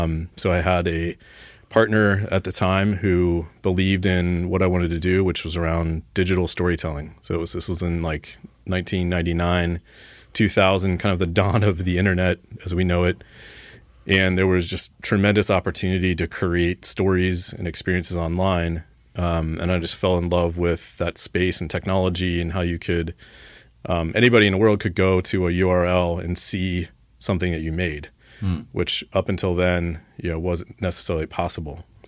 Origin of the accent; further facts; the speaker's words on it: Cincinnati, Ohio, United States; So, I mean, I grew up in Cincinnati, went to DAP, a design school here locally.